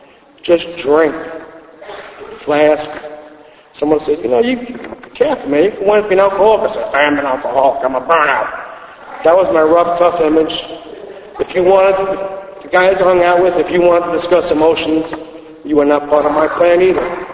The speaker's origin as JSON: {"language": "English", "town": "Rockaway", "region": "New York", "country": "United States", "also_born_or_lived": "Queens"}